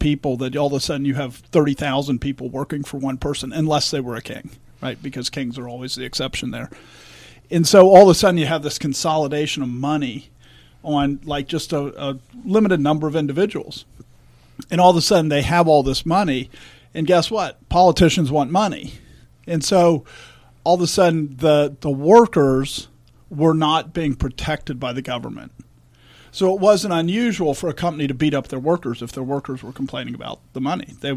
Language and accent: English; Northeast, United States; I grew up in the Northeast and went to college in New York.